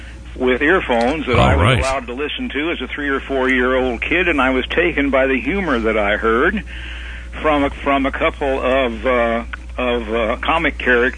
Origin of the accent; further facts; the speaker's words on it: Hettich, Illinois, United States; In central Illinois in a little tiny town called Hettich, Illinois.